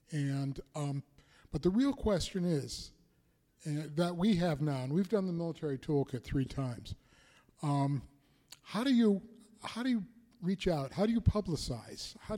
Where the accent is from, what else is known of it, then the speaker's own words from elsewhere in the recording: San Diego, California, United States; from San Diego